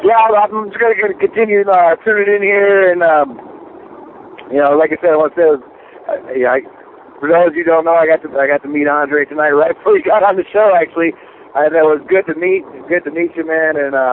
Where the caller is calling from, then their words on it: Ohio, United States